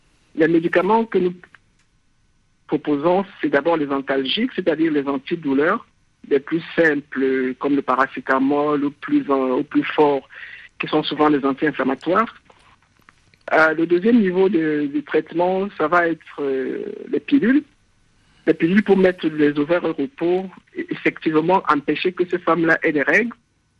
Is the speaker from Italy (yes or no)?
no; Cameroon; parce que chez nous au Cameroun, on pratique cette technique-là